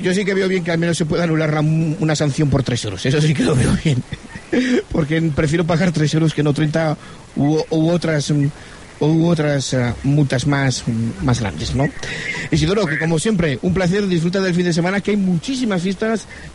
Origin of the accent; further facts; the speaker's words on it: Miranda, Castile and León, Spain; de donde yo soy, de Miranda